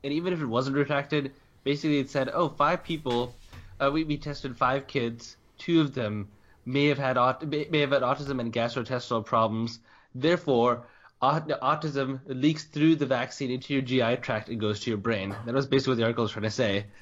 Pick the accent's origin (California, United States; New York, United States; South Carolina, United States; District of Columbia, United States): California, United States; because I hail from the Bay Area